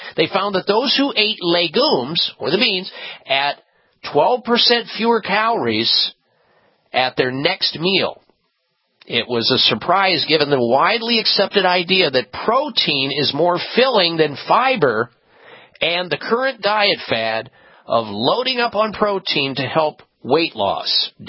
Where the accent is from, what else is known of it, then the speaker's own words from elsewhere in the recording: Midwest, United States; I got to tell you that growing up in the Midwest, I was weaned on meat three times a day.